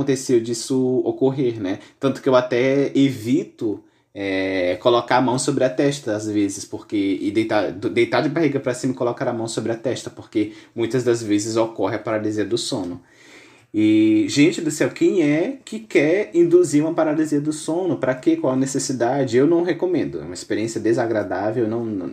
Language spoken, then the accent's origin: Portuguese; Northeast Region, Brazil; era lá no Nordeste, porque eu sou nordestino, né? O sol tende a ser muito forte, digamos assim, principalmente na parte da tarde, né? Praticamente onde eu moro não tem inverno